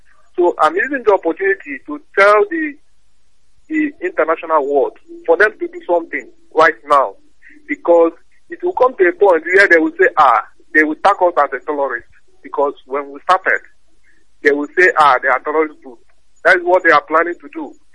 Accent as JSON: {"language": "English", "region": "Akwa Ibom", "country": "Nigeria", "said": "I'm from Raphael Nation, Japan. I'm from Akwa Ibom State."}